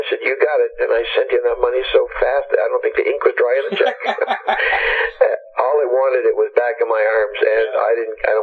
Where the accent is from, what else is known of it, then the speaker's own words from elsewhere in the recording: Nova Scotia, Canada; I was brought up in Nova Scotia.